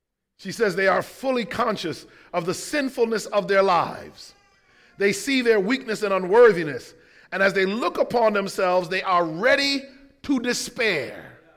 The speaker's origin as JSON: {"language": "English", "region": "Connecticut", "country": "United States", "tie": "born or raised there", "said": "When I look at hip hop, and I grew up in Connecticut, I used to go down into the Bronx"}